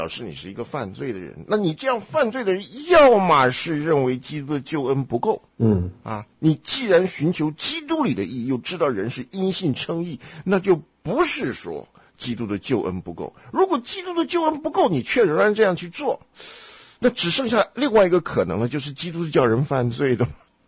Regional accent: Henan, China; 我可以讲，你不能讲，因为我是河南人。

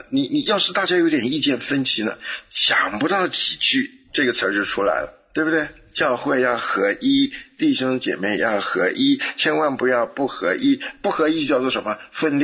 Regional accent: China; 他可能认为你是美国公民，我是中国人，我中华人民共和国

